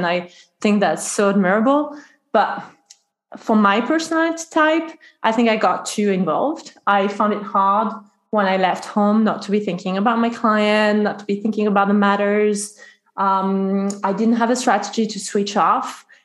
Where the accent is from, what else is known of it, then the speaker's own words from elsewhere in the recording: France; English is a second language; It's kind of my home, you know, in a way, because I learned English there. Mm-hmm. And I had my family there, my host family, my au pair family. So it feels really homey. But I thought, okay, now I've got Cambridge, which is my second home, my British home. What about my origins? I'm French after all.